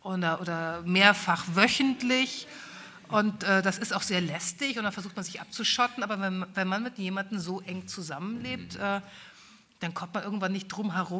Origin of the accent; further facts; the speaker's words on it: Hamburg, Germany; born there; weil ich ja selbst gebürtige Hamburgerin bin.